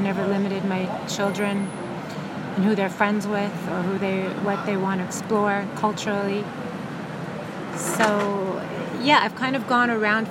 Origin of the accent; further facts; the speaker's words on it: Ottawa, Ontario, Canada; I grew up in Ottawa, which at the time was a very parochial, conservative, very, we used to call it WASP.